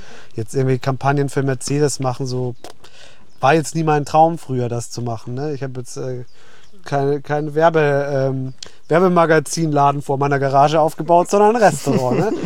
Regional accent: Bavaria, Germany; ich bin in Oberbayern geboren und aufgewachsen

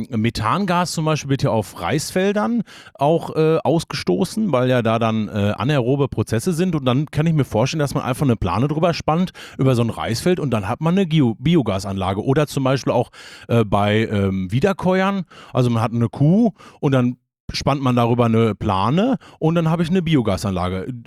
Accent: Hagen, North Rhine-Westphalia, Germany; born there; Und ich komme ja aus Hagen gebürtig

